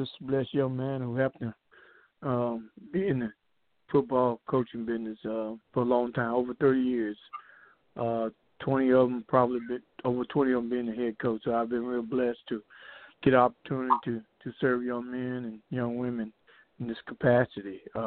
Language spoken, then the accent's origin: English; Columbia, South Carolina, United States; I'm from Columbia, South Carolina. Grew up in Columbia, went to Columbia High, played at South Carolina State under Willie Jeffries.